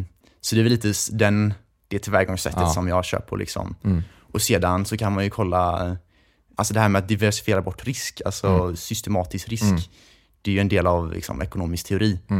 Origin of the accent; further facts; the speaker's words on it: Gothenburg, Västra Götaland County, Sweden; i Göteborg typ, liksom, där vi kommer ifrån. Jag kommer ifrån.